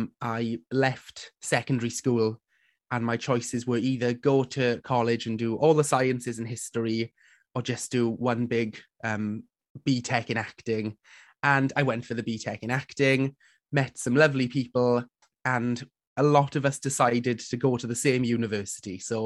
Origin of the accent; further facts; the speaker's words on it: Port Talbot, Wales, United Kingdom; And I'm from Port Talbot, which is South Wales, so my university was about 40 minutes down the road